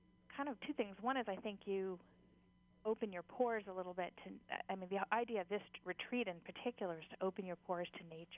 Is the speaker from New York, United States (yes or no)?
no; Mokuleia, Hawaii, United States; I grew up on Mokulele'a Beach, so for me there's nothing better for my imagination than just to walk down the beach, listen to the ocean.